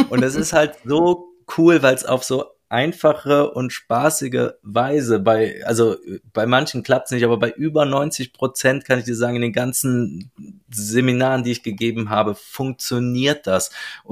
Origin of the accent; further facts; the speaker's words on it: Cologne, North Rhine-Westphalia, Germany; so wie wir in Köln gerne sagen, wo ich herkomme